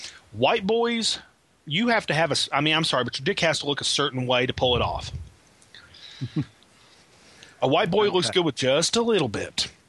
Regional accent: Texas, United States; Yeah, he's from Minnesota, but I'm actually born and raised in Texas.

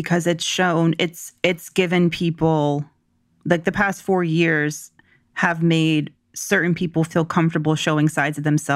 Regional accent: the South, United States; And especially growing up in the South, being always taught, you know, politics was impolite conversation.

